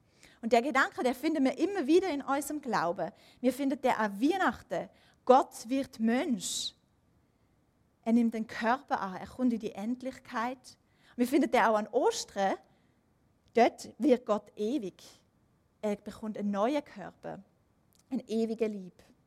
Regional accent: Germany; now in Switzerland; Ich bin ja Deutsche und ich habe einen deutschen Pass, ich habe eine deutsche Idee. Und vor 2 Wochen habe ich meinen Antrag auf Einbürgerung eingereicht, hier in der Schweiz.

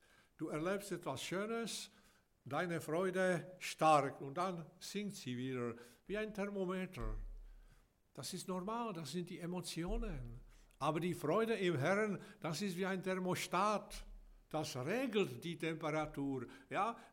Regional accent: Czechia; Ich bin in Tschechien aufgewachsen, noch unter den Kommunisten.

